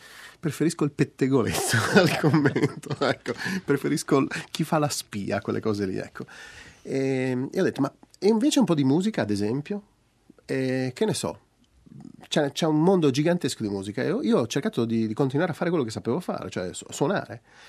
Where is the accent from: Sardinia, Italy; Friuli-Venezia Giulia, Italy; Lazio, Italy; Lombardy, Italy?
Friuli-Venezia Giulia, Italy; Io vengo dal Friuli Venezia Giulia, che è un posto di confine, è un posto di passaggio.